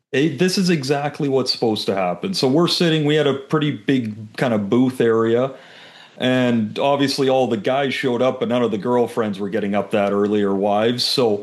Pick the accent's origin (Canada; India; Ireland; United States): Canada; as a Canadian